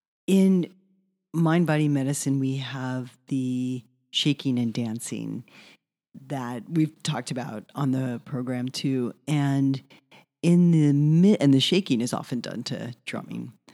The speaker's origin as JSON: {"language": "English", "town": "New Orleans", "region": "Louisiana", "country": "United States", "tie": "born or raised there", "said": "I grew up in New Orleans, and so we would go to Mardi Gras, and Mardi Gras is not necessarily what people might think"}